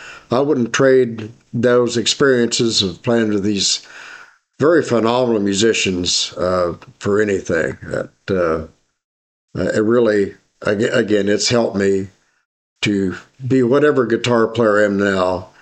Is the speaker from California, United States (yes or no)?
no; Charleston, Illinois, United States; born there; Well, I was born in Charleston, Illinois. I still reside there.